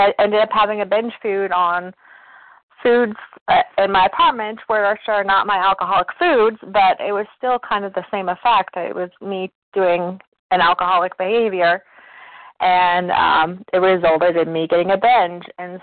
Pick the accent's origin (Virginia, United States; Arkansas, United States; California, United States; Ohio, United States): Virginia, United States; I'm from Virginia. Thanks for calling on me.